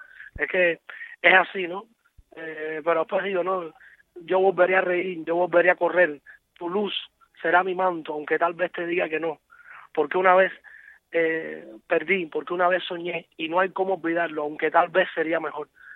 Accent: Cuba; also born or lived in Spain; now in United States; como un emigrante doble, en este caso, hace muchos años me fui de Cuba para España y después, al cabo de 18 años de estar ahí, tuve que emigrar de nuevo, esta vez aquí a Estados Unidos.

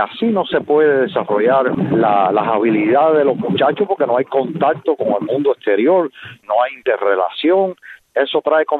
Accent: Cuba; now in United States; somos ciudadanos americanos, la mayoría ya la hemos obtenido, en el caso mío particular, pero de todas formas seguimos siendo cubanos.

